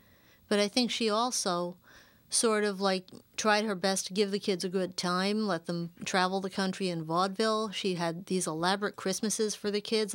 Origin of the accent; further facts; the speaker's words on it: Roselle, New Jersey, United States; I'm from Roselle and Scotch Plains.